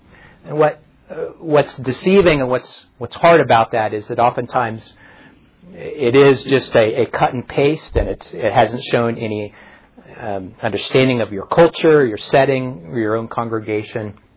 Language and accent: English; Topeka, Kansas, United States; I grew up in the Topeka congregation that is 120-some years old now, a lively, vibrant church.